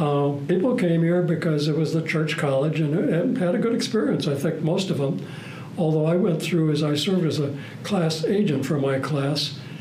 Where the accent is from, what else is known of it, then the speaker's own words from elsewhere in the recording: Vasa, Minnesota, United States; I grew up on a farm between Red Wing and Cannon Falls in Goodhue County, a little Swedish-American community called Vasa, V-A-S-A